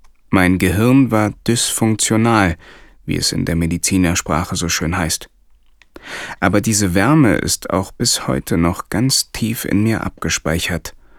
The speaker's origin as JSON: {"language": "German", "region": "East Germany", "country": "Germany", "tie": "born or raised there", "said": "Ich bin ein Pragmatiker, im Osten groß geworden, also religionsfrei aufgewachsen."}